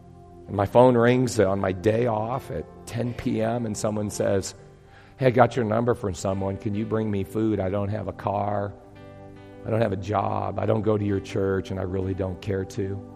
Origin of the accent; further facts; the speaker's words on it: Atchison, Kansas, United States; This is my hometown. I love this hometown. I love going down to Farmer's Market yesterday and seeing the plants and the people. I love seeing the Atchison New Walkway.